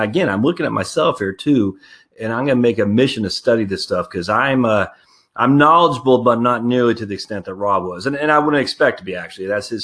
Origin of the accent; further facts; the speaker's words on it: Northern New England, United States; And just given that I'm from Northern New England, and if you're from Northern New England, Boston is your hometown, essentially